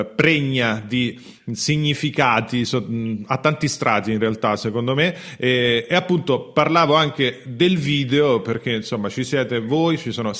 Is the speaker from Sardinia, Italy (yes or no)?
no; Rome, Lazio, Italy; io poi sono di Roma e sono della Roma